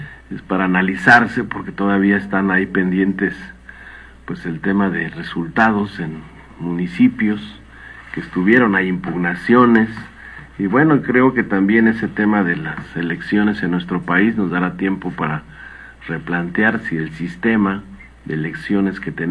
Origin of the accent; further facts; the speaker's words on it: Mexico; eso nos va a permitir replantearnos como mexicanos, un país donde no se quede solamente en los libros de historia los abusos de autoridad